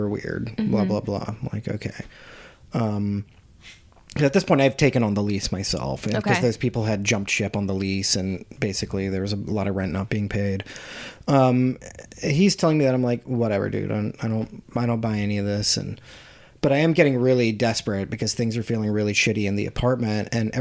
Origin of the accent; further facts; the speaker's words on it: Harrisburg, Pennsylvania, United States; Harrisburg, Pennsylvania, or just outside of it.